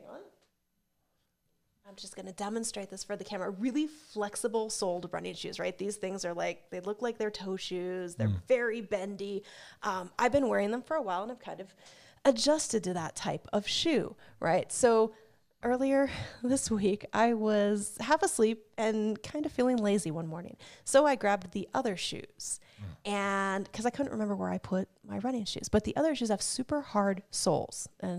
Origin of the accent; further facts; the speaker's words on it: Alaska, United States; I'm from Alaska, so I think politics have shown us that Alaskans are in danger of going rogue, right?